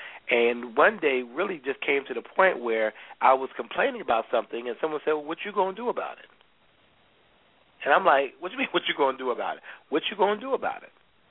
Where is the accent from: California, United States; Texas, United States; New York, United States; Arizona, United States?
New York, United States; Brooklyn; I'm from Brooklyn, born and raised